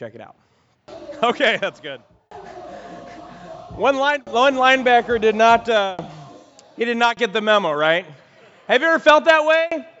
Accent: Chicago, Illinois, United States; I'm from Chicago, and I used to love going to museums.

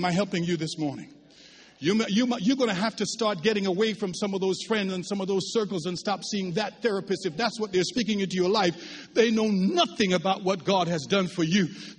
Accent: Jamaica; I'm from the island of Jamaica

